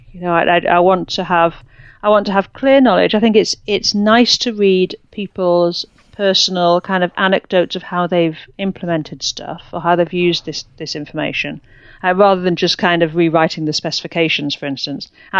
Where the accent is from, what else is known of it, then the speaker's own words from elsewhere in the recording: United Kingdom; I mean, I'm obviously British.